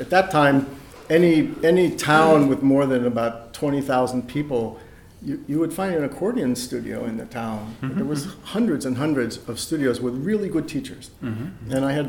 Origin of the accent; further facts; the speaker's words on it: Pittsburgh, Pennsylvania, United States; Well, I grew up in the Pittsburgh area, and you would certainly find it there